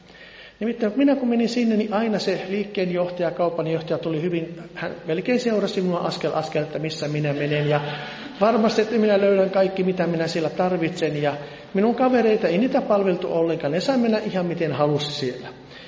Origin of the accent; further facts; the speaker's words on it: Varkaus, North Savo, Finland; moved away as an adult; now in Lahti, Finland; olin siellä Varkaudessa, olen siis Varkaudesta kotoisin, ja herra lähetti noin 30 vuotta sitten tämmöiseen savolaisen tänne Lahteen.